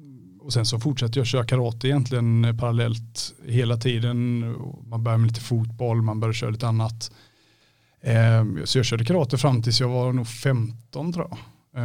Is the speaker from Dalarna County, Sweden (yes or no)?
no; Falkenberg, Halland County, Sweden; now in Gothenburg, Sweden; där är jag uppvuxen. Så att där är rötterna liksom. Så att där har jag ju bott fram tills jag var, ja, det är ju 8-9 år sedan nu som jag flyttade upp till Göteborg då på heltid. Men jag har ju nära koppling till Falkenberg hela tiden.